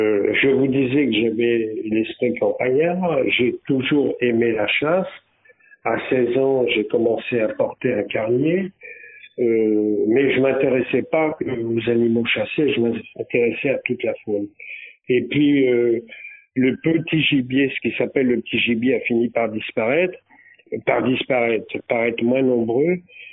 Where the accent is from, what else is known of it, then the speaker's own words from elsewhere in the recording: Saint-Calais, Pays de la Loire, France; born there; Je suis bientôt octogénaire. J'habite Conneret. Je suis né à Saint-Calais, dans une petite ville où j'avais des activités de terrien.